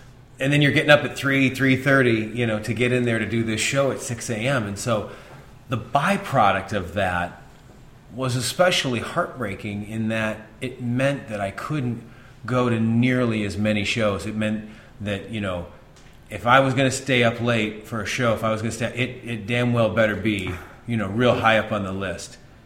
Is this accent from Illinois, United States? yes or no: no; Minnesota, United States; the local radio station in my hometown in southern Minnesota was hiring